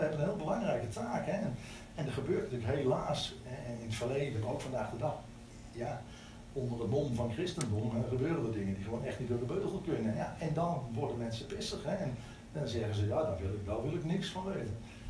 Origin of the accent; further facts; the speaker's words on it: Eindhoven, North Brabant, Netherlands; Ik kom uit Eindhoven en ik ben daar betrokken bij de Lichtstadgemeente. Nou, daar zit ik al zo'n 37 jaar ongeveer, dus een lange tijd.